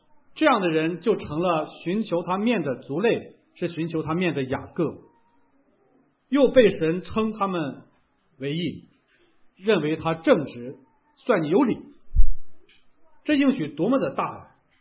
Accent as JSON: {"language": "Chinese", "region": "Northeast China", "country": "China", "accent": "Northeastern Mandarin", "said": "如果用咱们东北话说"}